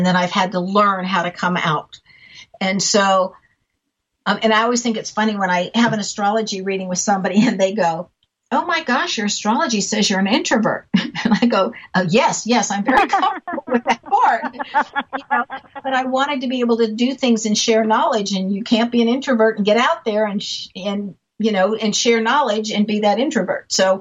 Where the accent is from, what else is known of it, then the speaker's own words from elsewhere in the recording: San Diego, California, United States; Well, and I grew up in San Diego. So I have a, you know, like to me, that was partly home, you know, when you grow up someplace.